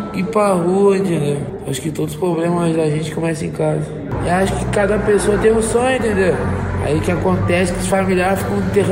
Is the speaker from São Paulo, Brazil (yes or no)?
no; Santana do Livramento, Rio Grande do Sul, Brazil; moved away as an adult; now in Porto Alegre, Brazil; Eu sou de Livramento. Eu fui pra outro lugar, cada um seguiu o seu caminho. Pra praia, eu fui pra Porto Alegre.